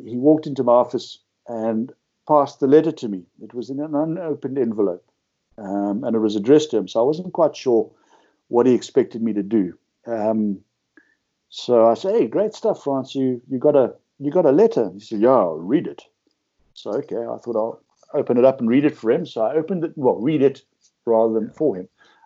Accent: South Africa; the paradigms and illusions that I had growing up in South Africa.

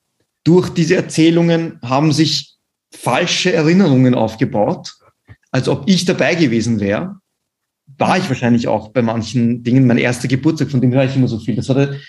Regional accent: Vienna, Austria; Wie gesagt, ich bin wie in Wien aufgewachsen.

